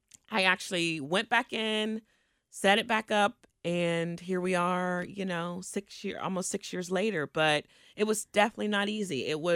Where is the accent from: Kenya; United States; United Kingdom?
United States; Cincinnati, Ohio; I grew up in Kennedy Heights.